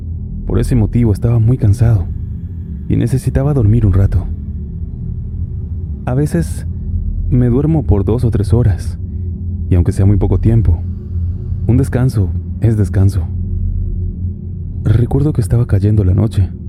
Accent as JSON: {"language": "Spanish", "town": "Nuevo Laredo", "region": "Tamaulipas", "country": "Mexico", "moved": "yes", "lives_now": "United States", "said": "Soy de Nuevo Laredo, pero ya hace bastante tiempo que me pasé del otro lado para vivir en Texas."}